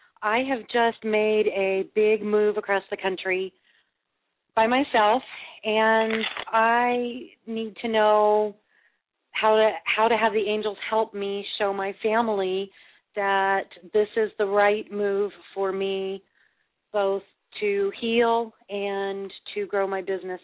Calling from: Kentucky, United States; I'm in Kentucky.

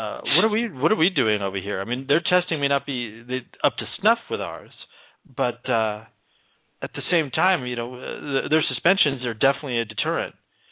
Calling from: Australia; Because we're calling him from Australia, so I guess it's a sort of country code issue.

